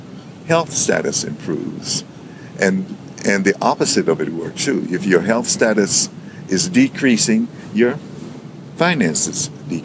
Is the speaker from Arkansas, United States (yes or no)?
yes; Arkansas, United States; I was born in Arkansas. So I went to early school. I went to a school in Arkansas.